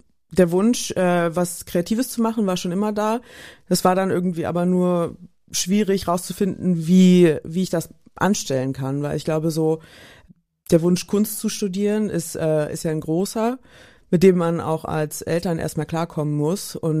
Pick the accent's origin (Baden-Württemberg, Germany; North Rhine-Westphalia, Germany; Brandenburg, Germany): Brandenburg, Germany; Frankfurt; Ich bin ja in Frankfurt-Oder groß geworden und ich habe Polnisch gelernt auf dem Gymnasium